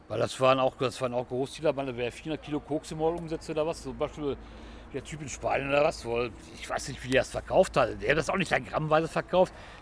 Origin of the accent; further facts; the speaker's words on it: North Rhine-Westphalia, Germany; Ich sag so, NRW, kleine Stadt.